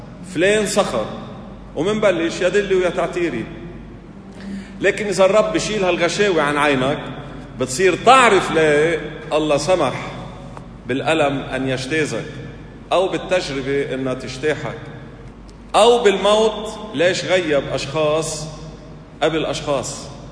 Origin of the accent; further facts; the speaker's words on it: Lebanon; سألونا كنا طالعين عم نصلي انتم منين، قلنا لهم من لبنان